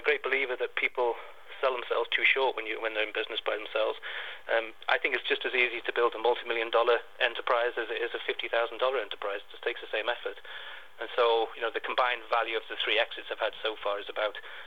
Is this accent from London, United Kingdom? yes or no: no; Wales, United Kingdom; So I grew up really poor in North Wales, and you know, my family never had a vacation.